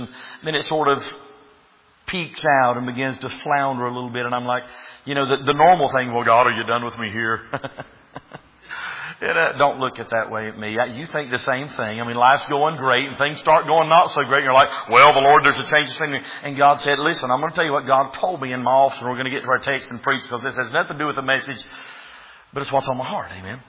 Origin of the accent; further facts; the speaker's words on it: the South, United States; Again, I'm from the South. We've got churches on every corner.